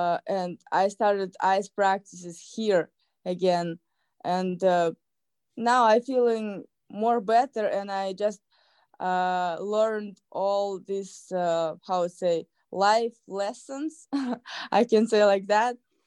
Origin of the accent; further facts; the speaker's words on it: Kazakhstan; English is a second language; first and then to Kazakhstan. And I think this is was most what helped me, because I come back to my home country